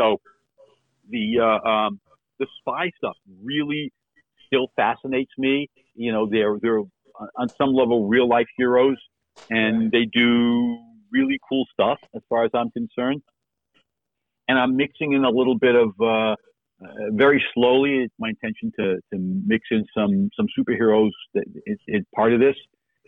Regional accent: Fairfield, Connecticut, United States; Gustav Whitehead was a real life person who lived in my hometown of Fairfield, Connecticut, and flew 2 years before the Wright brothers did.

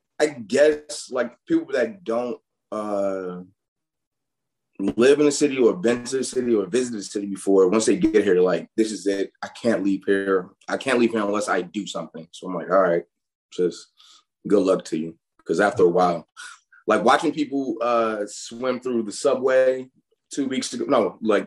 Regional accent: Newark, New Jersey, United States; also born or lived in Queens; And I say like my backyard because like I grew up in Newark, and literally my backyard was the view of New York.

